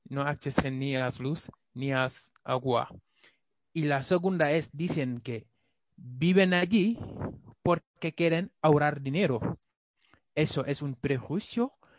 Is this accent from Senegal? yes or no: yes; Senegal; Spanish is a second language; now in Spain; Aunque vino de un continente pobre y soy de Senegal